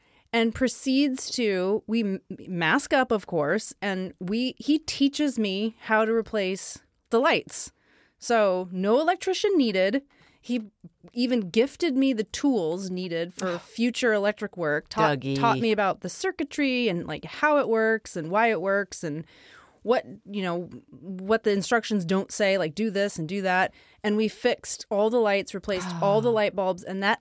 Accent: Pacific Northwest, United States; I was growing up in the Pacific Northwest, school started in September.

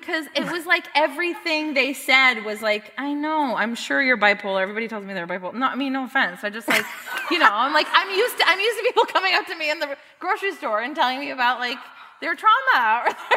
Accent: Seattle, Washington, United States; And I was like, yeah, I'm from Seattle.

